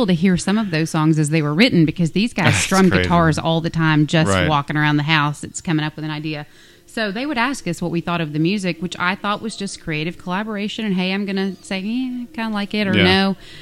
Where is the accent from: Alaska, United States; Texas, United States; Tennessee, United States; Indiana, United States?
Tennessee, United States; Hendersonville; also born or lived in Memphis; I was blessed to have been adopted by a couple who moved to Hendersonville, Tennessee, not very far from here.